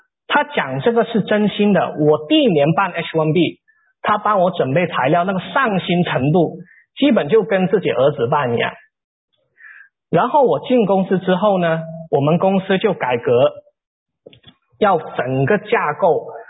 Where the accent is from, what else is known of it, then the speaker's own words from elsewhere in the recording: Guangdong, China; 然后我是广东人，吃两根薯条就上火了